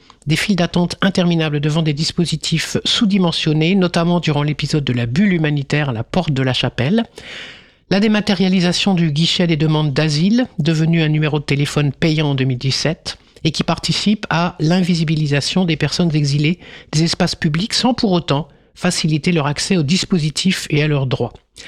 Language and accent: French; France; parce que j'ai eu de la chance, parce que je suis français, parce que quoi ?